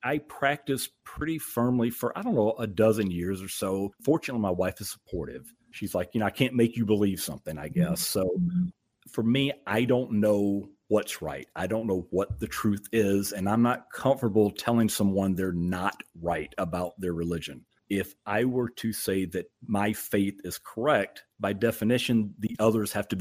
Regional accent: Georgia, United States; accent: Southern; now in Plainwell, United States; I am 58 years old. I am from Plainwell, Michigan.

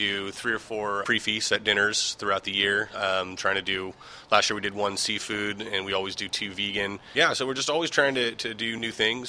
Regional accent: Los Osos, California, United States; I grew up in Los Osos. Pretty much been here.

